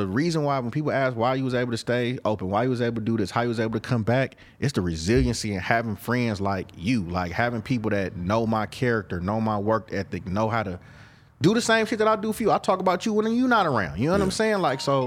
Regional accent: Oakland, California, United States; I'm from East Oakland. We purple.

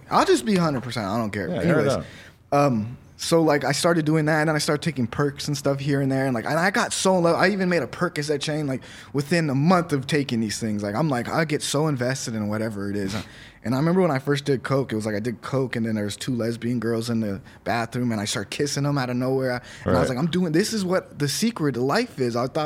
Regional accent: Palmdale, California, United States; I'm from Palmdale.

